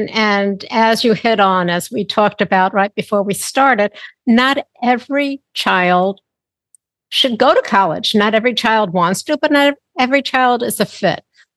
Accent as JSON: {"language": "English", "region": "New York", "country": "United States", "tie": "born or raised there", "said": "I mean, I grew up in Long Island. Everyone was supposed to go to college."}